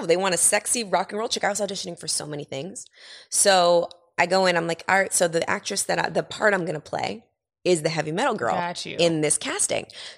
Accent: New York City, New York, United States; So I'm a New Yorker. I'm from New York City. I'm an entrepreneur.

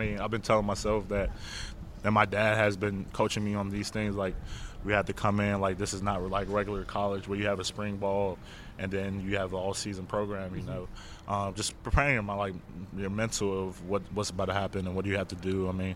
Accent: Maryland, United States; also born or lived in Pensacola, Florida; Yeah, when I was little, real little, I grew up in Maryland, but I lived in Pensacola, Florida.

